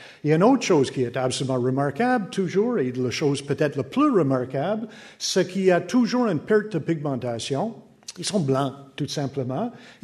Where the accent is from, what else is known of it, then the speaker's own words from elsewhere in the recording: United Kingdom; French is a second language; Normalement, les gens n'ont pas trop de difficultés avec mon accent, mais parfois je choisis le mauvais mot et surtout le mauvais sexe. On dit toujours que les Anglais connaissent pas le sexe.